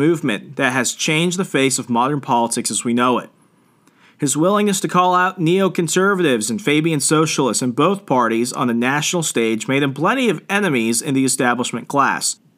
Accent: Arizona, United States; a cowboy senator from my home state of Arizona, Senator Barry Goldwater

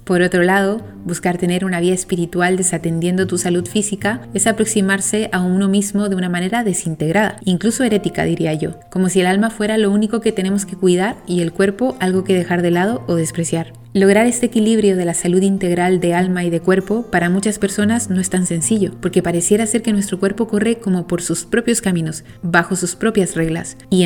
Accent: Chile; moved away; En Chile se llega a los 90 kilos por persona. Y es que el pan en mi país es el rey.

